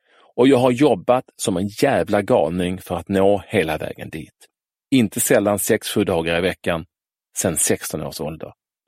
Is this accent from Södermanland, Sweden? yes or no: no; Landskrona, Skåne, Sweden; Jag föddes i Landskrona en sensommardag i juli 1965.